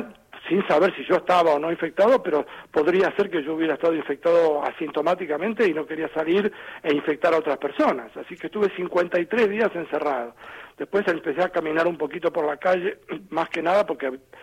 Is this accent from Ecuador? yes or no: no; Argentina; moved away as an adult; yo soy argentino, viví 50, antes de venir a vivir acá, viví siempre en Argentina, qué sé yo, así que tengo toda la historia mía está allá, no acá.